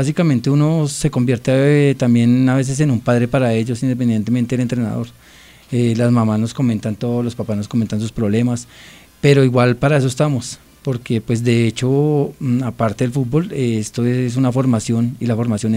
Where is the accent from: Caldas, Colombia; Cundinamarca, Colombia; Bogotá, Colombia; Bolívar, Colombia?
Bogotá, Colombia; como bogotano que soy, pienso que quiero trabajar mucho por el fútbol capitalino